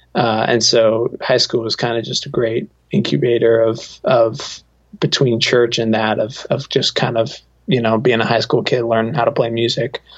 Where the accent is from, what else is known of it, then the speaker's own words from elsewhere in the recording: New Hampshire, United States; music industry that I was discovering from being in Nashville, but I had never really known existed growing up in New Hampshire.